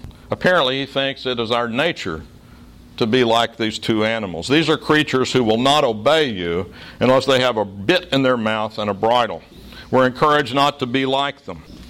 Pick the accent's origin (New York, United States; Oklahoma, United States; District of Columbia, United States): Oklahoma, United States; Since I grew up in Oklahoma, I attended that great university in Norman, the Mecca of the American homeland.